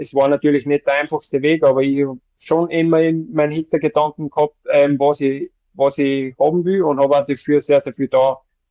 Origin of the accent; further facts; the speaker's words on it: Salzburg, Austria; für mich als Salzburger, wenn man dann da einfach dort daheim Bundesliga spielen kann